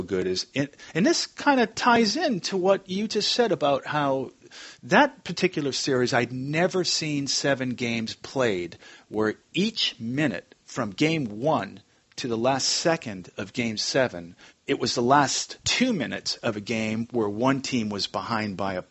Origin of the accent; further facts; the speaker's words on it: Boston, Massachusetts, United States; Because when I was a kid growing up in Boston, we did hit those temperatures in the winter.